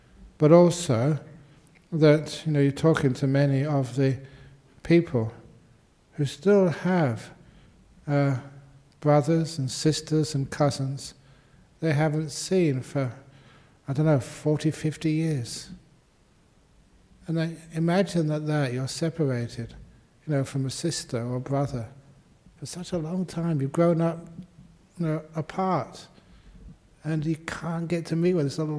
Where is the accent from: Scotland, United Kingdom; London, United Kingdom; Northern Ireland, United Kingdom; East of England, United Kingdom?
London, United Kingdom; born there; I was born in London.